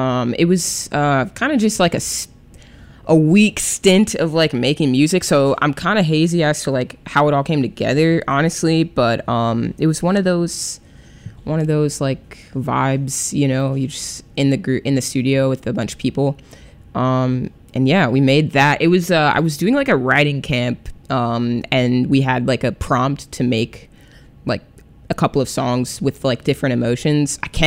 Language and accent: English; Wisconsin, United States; I think that I'm from Wisconsin originally.